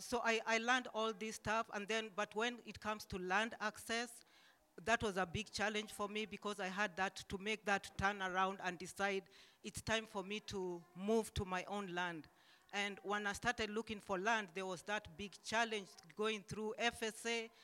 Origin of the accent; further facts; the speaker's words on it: Illinois, United States; I'm from Illinois.